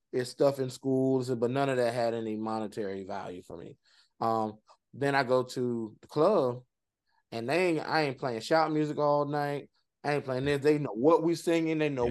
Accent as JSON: {"language": "English", "region": "the Carolinas", "country": "United States", "tie": "born or raised there", "said": "When I was growing up in North and South Carolina at the time, it wasn't a real situation."}